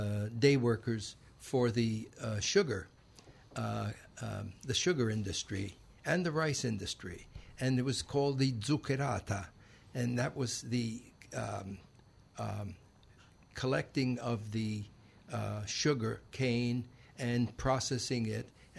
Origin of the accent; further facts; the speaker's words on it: Brooklyn, New York, United States; moved away as an adult; also born or lived in Italy; now in Baton Rouge, United States; Actually, I was born in Italy, but I came to America when I was a child, and I was raised in Brooklyn, New York.